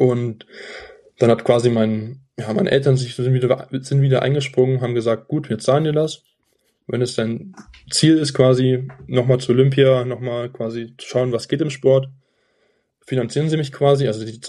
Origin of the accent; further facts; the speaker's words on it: Germany; Weil, wie gesagt, ich bin Deutscher und starte für, an sich in der Schweiz starte ich für einen Schweizer Verein